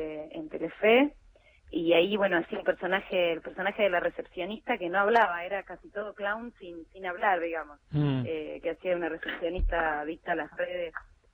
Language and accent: Spanish; Tandil, Buenos Aires Province, Argentina; moved away as an adult; now in Buenos Aires, Argentina; Yo soy de Tandil y soy recibida de la Facultad de Arte de allá.